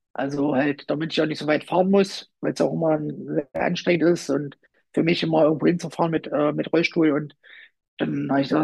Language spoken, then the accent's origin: German; Rübeland, Saxony-Anhalt, Germany; so bin ich halt auch aufgewachsen hier oben bei uns im Harz, in Rübeland. Das war immer so das kleine Zeckendorf, das Geiliendorf.